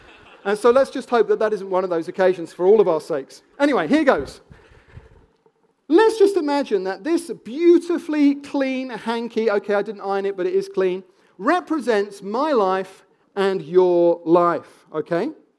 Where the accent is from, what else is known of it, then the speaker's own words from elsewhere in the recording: Wimbledon, London, United Kingdom; especially when they discover that I'm from Wimbledon.